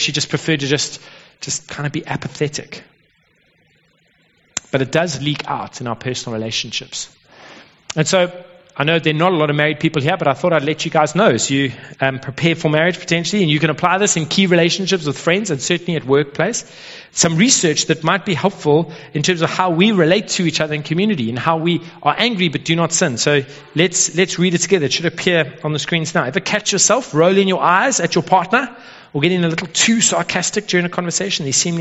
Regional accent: South Africa; we're doing this full-time job of being a South African

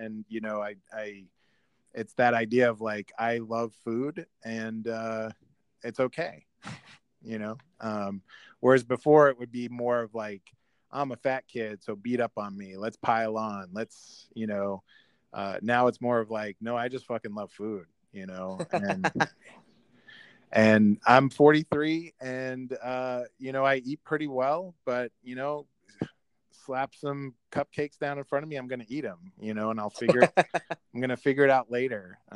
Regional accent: Lowell, Massachusetts, United States; I grew up in Lowell, Massachusetts. I was a overweight gay kid in the early 80s in Lowell, Massachusetts.

